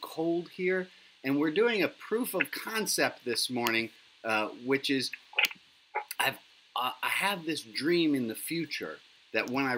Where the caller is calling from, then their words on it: Bend, Oregon, United States; I am today broadcasting from Bend, Oregon, B-E-N-D, Oregon.